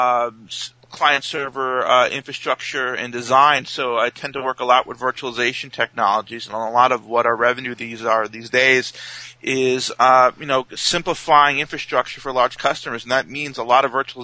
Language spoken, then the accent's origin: English; United States; But, I'm a native New Yorker. I grew up in this area.